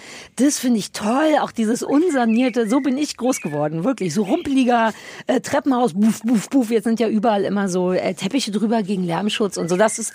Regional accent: East Berlin, Berlin, Germany; Denn aber, ich bin ja in Ost-Berlin groß geworden.

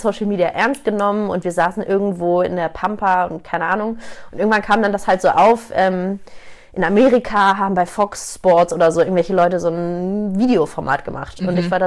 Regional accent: Hamburg, Germany; born there; now in Munich, Germany

